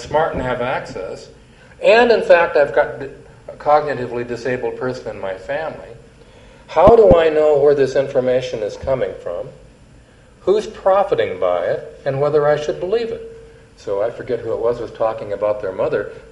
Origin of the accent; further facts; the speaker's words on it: Bellevue, Washington, United States; I grew up in Bellevue, Washington, less than a mile from Bill Gates where he grew up and where he lives today, and grew up in this environment.